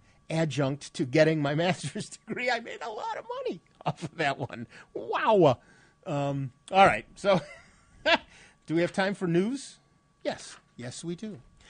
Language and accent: English; United States; I'm American. We don't learn foreign languages.